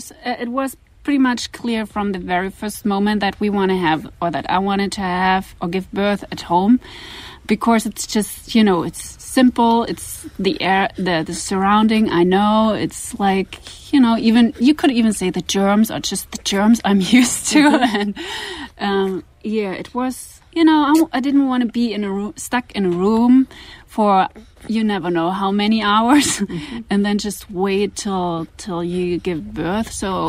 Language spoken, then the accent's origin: English; Germany; Yes, I'm from Germany.